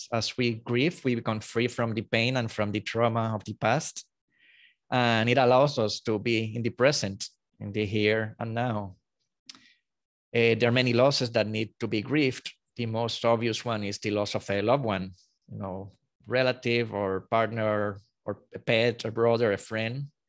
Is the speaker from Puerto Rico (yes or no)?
yes; Puerto Rico; I am from Puerto Rico.